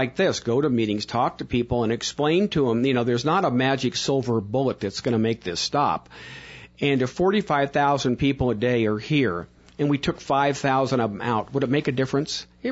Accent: Pasadena, California, United States; I came from Pasadena, and when they had the horse races in Arcadia, you did not get anywhere near Huntington Drive

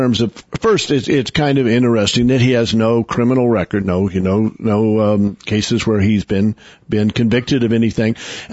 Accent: Oklahoma, United States; And I come from Oklahoma, and the difference between the way police treated black folks and the way they treated white folks was completely radically different.

